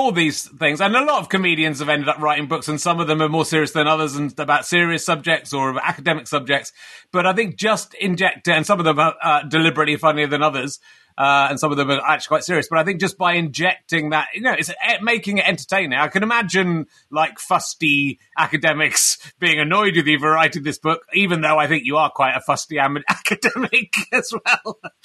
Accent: Pocklington, Yorkshire and the Humber, United Kingdom; Could be me because I'm from Pocklington, which is near York.

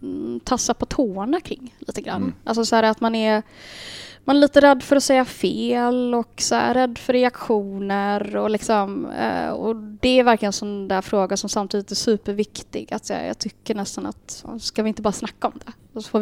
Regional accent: Sweden; Anledningen till att jag gnäller på Sverige är för att jag är svensk.

